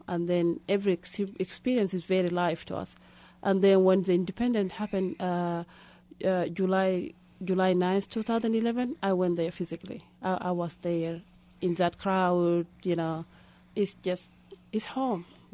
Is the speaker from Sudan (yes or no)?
yes; Khartoum, Sudan; English is a second language; Walen is uncle in my tribal language, because we grew up in Khartoum, the northern part of the country.